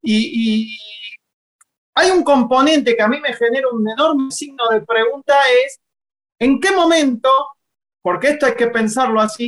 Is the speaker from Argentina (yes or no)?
yes; Argentina; como titiritero argentino